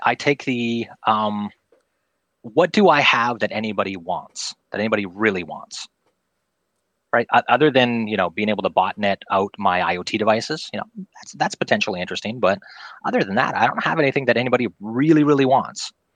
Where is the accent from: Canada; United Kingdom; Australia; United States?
Canada; I'm Canadian for everybody, just in case.